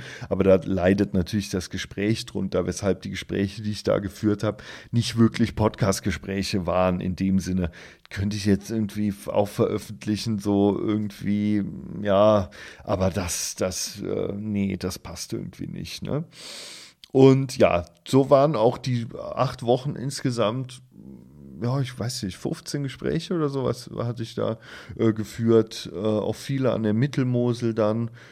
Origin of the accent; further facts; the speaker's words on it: Rhineland-Palatinate, Germany; born or raised there